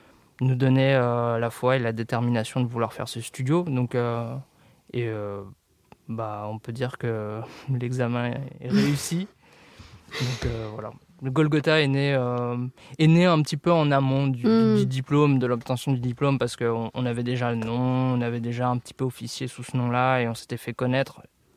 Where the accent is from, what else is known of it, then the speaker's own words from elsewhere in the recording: Bourgogne-Franche-Comté, France; Moi je viens de Bourgogne, j'ai suivi le même parcours